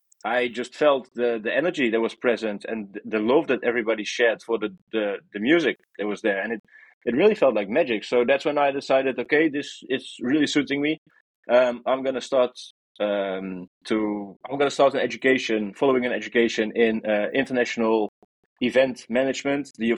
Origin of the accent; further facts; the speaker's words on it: Netherlands; English is a second language; I'm from the Netherlands. So in the Netherlands, as you might know, the hardcore scene is quite popular.